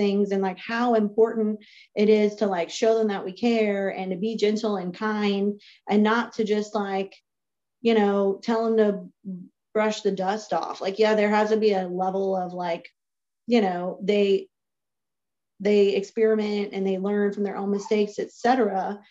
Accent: Louisiana, United States; moved away as an adult; now in Texas, United States; I grew up in South Louisiana. I lived there for the first 25 years of my life. And then I moved to Texas

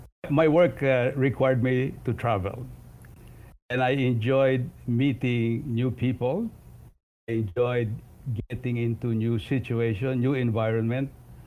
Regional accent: Philippines; The only thing that keeps me in the Philippines is I'm a Filipino, and I'd like to be in the Philippines, and I'm not a second-rate citizen here.

